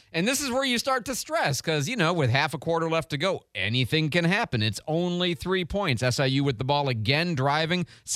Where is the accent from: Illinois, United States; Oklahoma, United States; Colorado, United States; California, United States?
Illinois, United States; And so, you know, I'm from Illinois, so I'm fairly familiar with these folks.